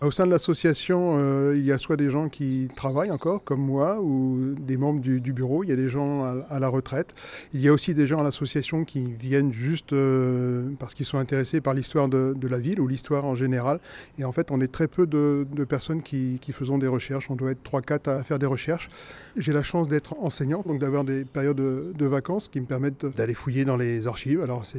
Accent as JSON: {"language": "French", "town": "Gouvieux", "region": "Hauts-de-France", "country": "France", "tie": "born or raised there", "said": "Je suis un enfant de Gouvieux et si on va chercher très loin, mes origines remontent depuis 16 générations à Gouvieux en ligne directe."}